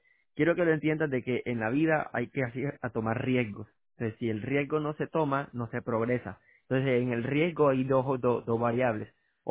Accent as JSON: {"language": "Spanish", "country": "Colombia", "said": "Yo vengo de Colombia y sé cómo se manejan las cosas en Colombia."}